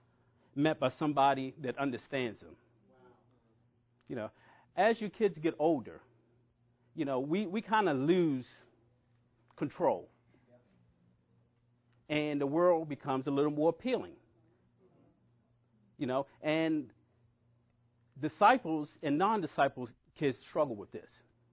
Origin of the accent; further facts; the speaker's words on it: Baltimore, Maryland, United States; I'm originally from Baltimore, and public transportation is huge there.